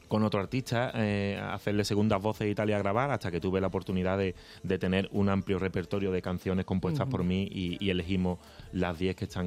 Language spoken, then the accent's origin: Spanish; Utrera, Andalusia, Spain; yo soy de Utrera, que tan buenos artistas ha dado, ¿no? Entonces yo eso lo llevo arraigado, porque mi padre era muy flamenco y me lo ha inculcado desde pequeño.